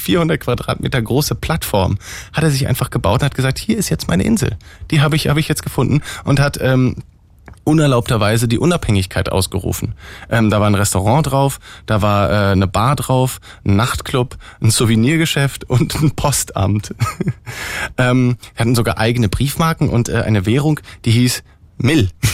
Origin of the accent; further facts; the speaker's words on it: Berlin, Germany; accent: Berlin dialect; ich sage mal in meinem Berliner Dialekt